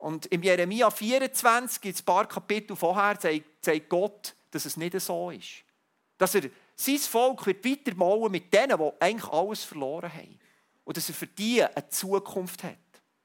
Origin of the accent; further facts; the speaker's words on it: Switzerland; Wie lange sind wir jetzt in dieser Corona-Krise als Schweizer?